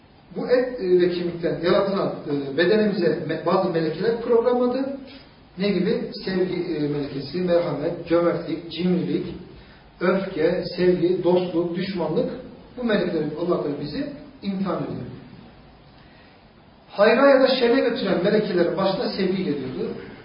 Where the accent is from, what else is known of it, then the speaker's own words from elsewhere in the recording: Malatya, Turkey; valla ben dinimi İstanbul'da öğrendim, Malatyalıyım.